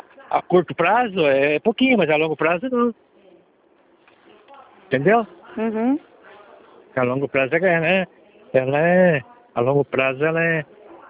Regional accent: Paraná, Brazil; Do Paraná

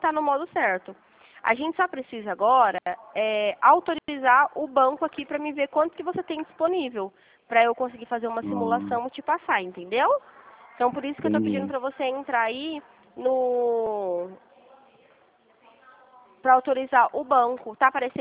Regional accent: Dracena, São Paulo, Brazil; Não, a gente é do interior de São Paulo, somos de Dracena.

